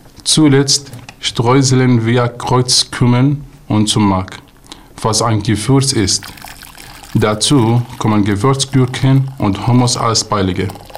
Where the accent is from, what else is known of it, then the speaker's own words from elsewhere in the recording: Damascus, Damascus Governorate, Syria; first language Arabic; German is a second language; now in Germany; Ich bin 24 Jahre alt und komme aus Damaskus, Syrien. Ich bin am September 2015 in Deutschland angekommen und habe zurzeit 2 Monate in Friedland und danach 6 Monate in Nonstig gelebt.